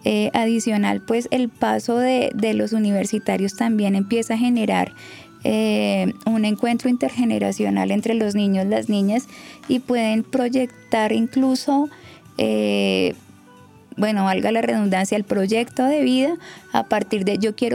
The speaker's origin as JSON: {"language": "Spanish", "country": "Colombia", "said": "quiero como colombiano"}